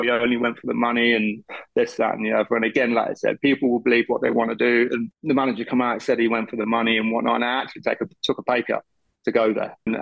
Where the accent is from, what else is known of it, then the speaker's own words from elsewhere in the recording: England, United Kingdom; And being English and coming from that, you know, mentality and the way we played, it was quite easy for us.